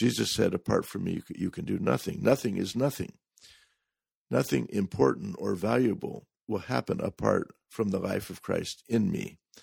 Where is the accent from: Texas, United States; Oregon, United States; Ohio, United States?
Oregon, United States; now in Japan; They are unusual in Japan, but grow wild in my home state of Oregon.